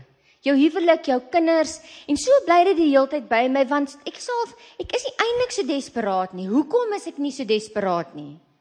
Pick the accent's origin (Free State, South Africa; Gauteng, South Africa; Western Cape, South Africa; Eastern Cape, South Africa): Western Cape, South Africa; So dis al waar ek vandaan kom. Ek is 'n ou Bolandse noentjie. Ek het groot geword langs Corien.